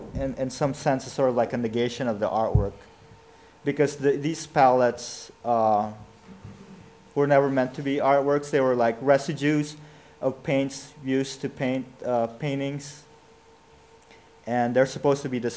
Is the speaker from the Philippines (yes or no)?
yes; Philippines; I mean, growing up in the Philippines, you see like, what, Battle of the Bulge